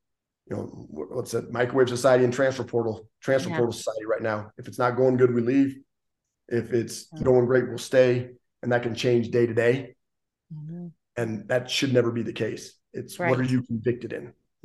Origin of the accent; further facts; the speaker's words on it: Gillette, Wyoming, United States; I'm from Gillette, Wyoming. Sundance, Wyoming is about 45 minutes away.